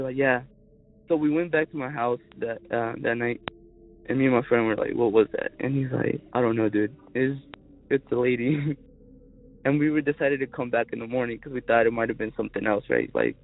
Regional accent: Zebulon, North Carolina, United States; I'm from Zebulon, North Carolina.

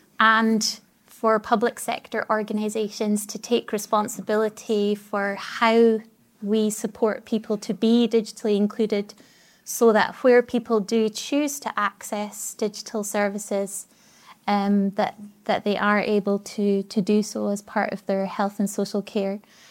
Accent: Elgin, Scotland, United Kingdom; I'm actually from Elgin, in the northeast of Scotland. I'm 5'7".

